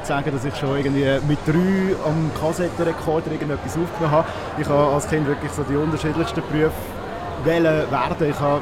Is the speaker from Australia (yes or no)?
no; Aargau, Switzerland; beim Argovia dann zumal, das ist so mein Heimatsender halt als Aargauer.